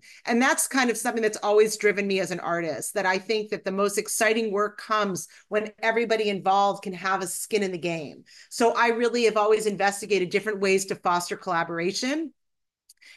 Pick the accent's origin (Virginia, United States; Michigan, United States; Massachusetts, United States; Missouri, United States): Massachusetts, United States; Brookline; I grew up outside of Boston in Brookline, Mass, and the public school systems had a wonderful arts program, and I had great dance and drama teachers.